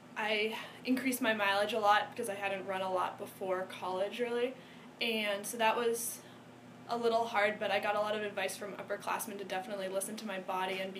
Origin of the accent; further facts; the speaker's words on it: West Coast, United States; Well, my grandparents live nearby, and I'm from the West Coast, so I came out to visit them for Christmas one year